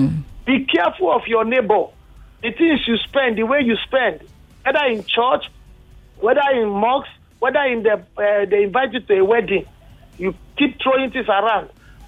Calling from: Nigeria; I'm calling from Orilegum.

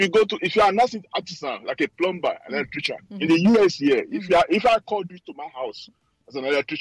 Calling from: Chicago, Illinois, United States; I'm calling from Chicago, USA.

